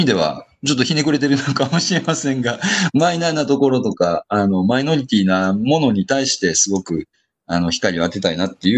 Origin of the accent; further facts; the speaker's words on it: Kyoto, Japan; 地元は京都なんで関西ベースだったんですが